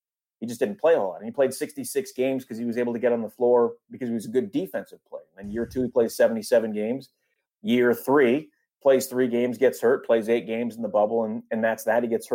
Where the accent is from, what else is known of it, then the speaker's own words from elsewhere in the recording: New York, United States; You know, for me personally, growing up in New York, getting to call a game in Madison Square Garden was like one of the highlights of my life.